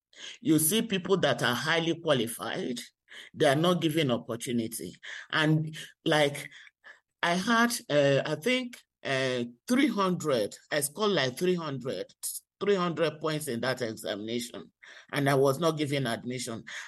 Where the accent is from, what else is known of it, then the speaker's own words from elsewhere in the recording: Imo, Nigeria; Because I'm from the southern part of Nigeria, or because I'm from Imo State?